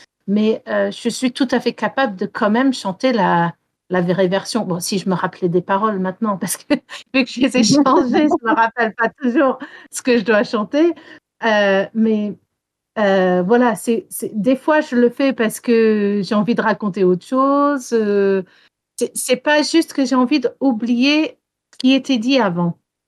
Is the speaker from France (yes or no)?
no; Wales, United Kingdom; born or raised there